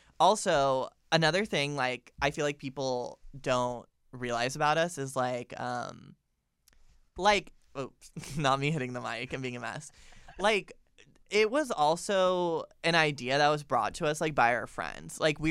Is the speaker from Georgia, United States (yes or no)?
no; Florida, United States; I'm literally from Florida, so.